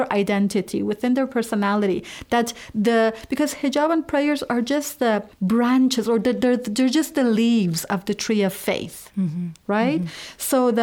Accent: Qom, Qom Province, Iran; I was born in Iran and I was raised in Qom.

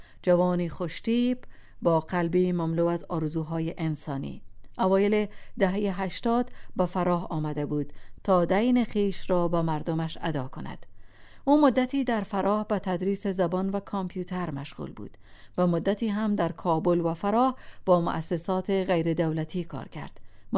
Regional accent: Afghanistan; وقتی شنیده بود که من از افغانستان آمدم

